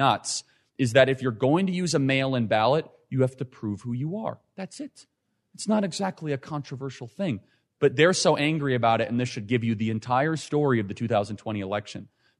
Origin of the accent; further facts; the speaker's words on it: Chicago, Illinois, United States; So I grew up in Chicago, as I mentioned. Went to Wheeling High School. It was a public high school.